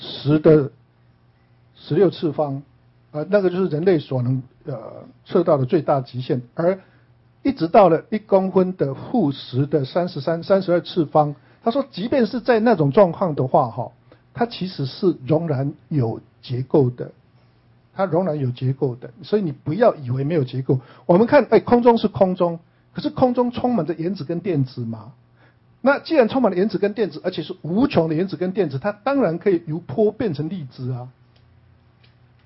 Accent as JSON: {"language": "Chinese", "country": "Taiwan", "said": "我想只有我们台湾人会这样做嘛。"}